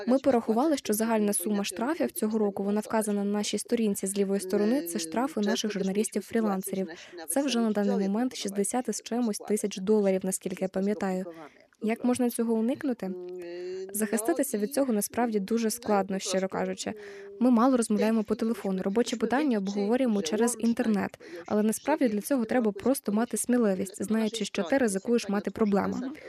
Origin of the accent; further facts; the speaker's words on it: Poland; Ukrainian is a second language; Я полька. Я не вдаю із себе білоруська.